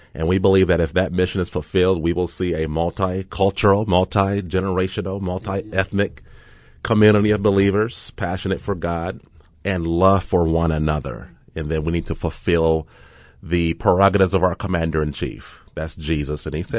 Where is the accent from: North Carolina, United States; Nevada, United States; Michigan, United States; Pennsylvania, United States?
Michigan, United States; Ypsilanti; I grew up in a town called Ypsilanti, Michigan.